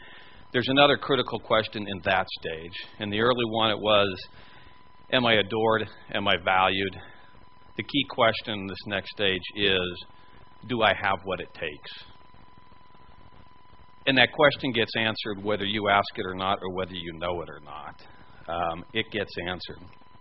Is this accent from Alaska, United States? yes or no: yes; Juneau, Alaska, United States; You know, for my story, growing up in Alaska, I mean, it was mountains, the town of Juneau, the ocean. And 30 miles of road end to end, you couldn't drive out of town.